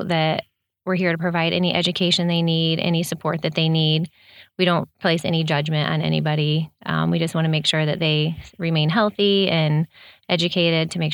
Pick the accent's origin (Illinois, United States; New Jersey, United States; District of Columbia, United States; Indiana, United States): Illinois, United States; Bourbonnais; I'm from Bourbonnais.